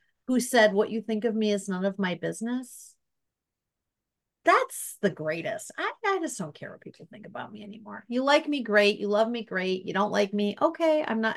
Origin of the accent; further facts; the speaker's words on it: Milwaukee, Wisconsin, United States; Are you sitting down? Milwaukee, Wisconsin.